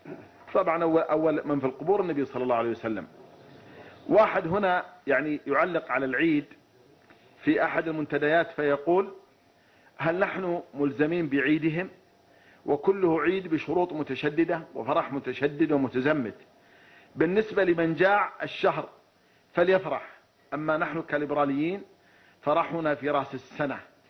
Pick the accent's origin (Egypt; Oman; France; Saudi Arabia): Saudi Arabia; ما الذي أستفيده أنا كمواطن سعودي صحراوي